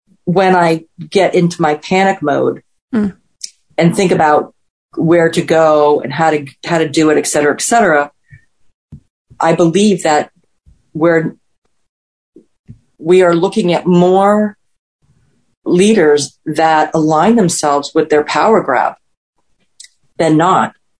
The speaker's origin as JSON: {"language": "English", "region": "New York", "country": "United States", "tie": "born or raised there", "said": "No, I'm born and bred in New York."}